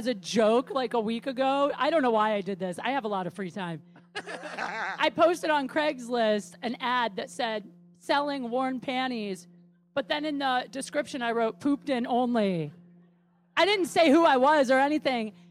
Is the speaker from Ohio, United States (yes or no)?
yes; Canton, Ohio, United States; I grew up in Canton, Ohio.